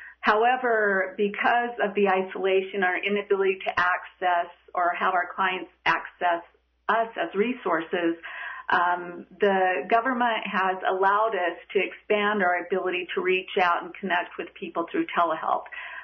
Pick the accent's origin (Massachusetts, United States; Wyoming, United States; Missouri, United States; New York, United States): Wyoming, United States; I grew up in Wyoming and have worked as a mental health clinician for 13 years.